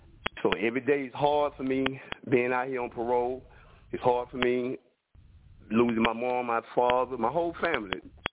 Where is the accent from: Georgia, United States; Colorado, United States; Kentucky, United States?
Georgia, United States; Cordele; I am from Cordele, Georgia.